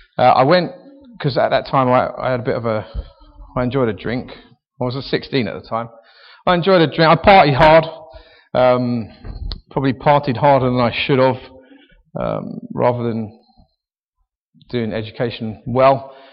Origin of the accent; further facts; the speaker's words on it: Harlow, East of England, United Kingdom; actually born and bred in Harlow. Born in 1977, you can do the maths.